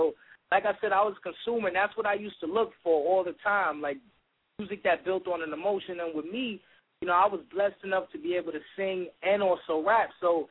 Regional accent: New York City, New York, United States; regardless of where I'm from East New York, Brooklyn, and you know, it's not the greatest of times over there.

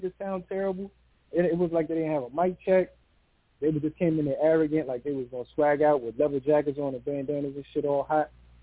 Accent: Queens, New York, United States; I'm from Queens, dog.

